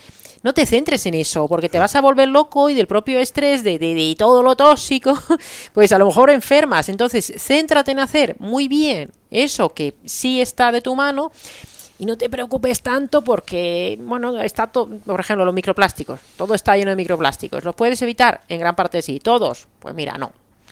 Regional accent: Karelia, Finland; yo soy de Karelia, de la Karelia finlandesa, y hay una Karelia en Rusia y una Karelia en Finlandia

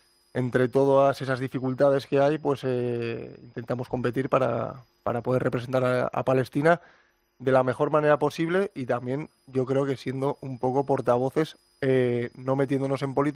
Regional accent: Leioa, Basque Country, Spain; also born or lived in Bilbao; nací en Bilbao. Sí. Y bueno, pues toda mi vida he estado en Leioa, un pueblo de Bilbao, pero mi padre sí que es verdad que es de Palestina, de Gaza exactamente, y mi madre es de Miranda de Ebro. Uh-huh. Y al final pues tengo esos orígenes, ¿no?, de Palestina

